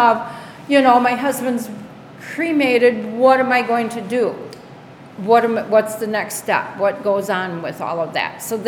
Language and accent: English; Belvidere, Illinois, United States; born and raised in Belvidere.